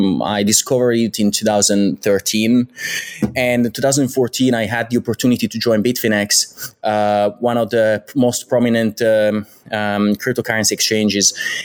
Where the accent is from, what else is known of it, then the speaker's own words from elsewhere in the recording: Italy; English is a second language; I'm Italian. Guess you can hear that from my accent.